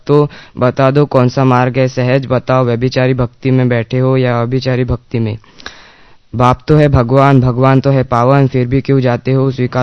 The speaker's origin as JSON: {"language": "Hindi", "town": "Akot", "region": "Maharashtra", "country": "India", "said": "मैं महाराष्ट्र के अकोट से हूँ, अकोला डिस्ट्रिक्ट में आता है।"}